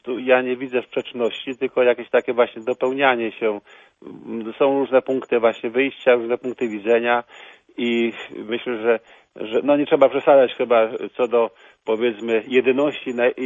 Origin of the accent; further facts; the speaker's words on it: Chuciska, Subcarpathian Voivodeship, Poland; born there; pozdrawiam mieszkańców Chuciska, gdzie się urodziłem.